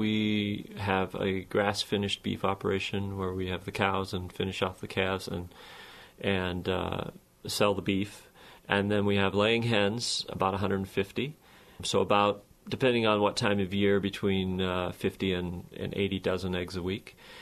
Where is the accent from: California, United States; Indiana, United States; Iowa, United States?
Iowa, United States; I grew up in Western Iowa. My parents and my brother and sister-in-law are still farming on the farm I grew up on.